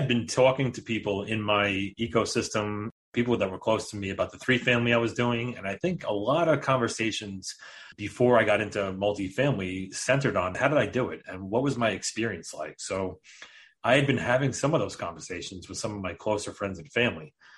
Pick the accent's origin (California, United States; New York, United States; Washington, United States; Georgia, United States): New York, United States; We're both from New York